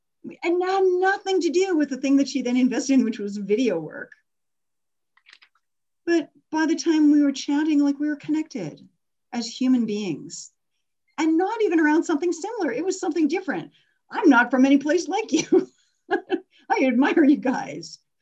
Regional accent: Alberta, Canada; you know, I come from Alberta, and I was driving from my home 7 hours east once.

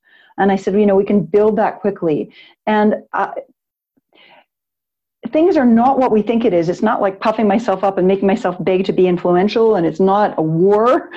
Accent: Alberta, Canada; and I'm from Alberta

